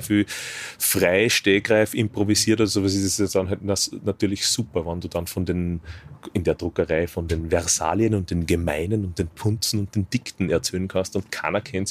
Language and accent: German; Linz, Upper Austria, Austria; Linz ist meine Heimatstadt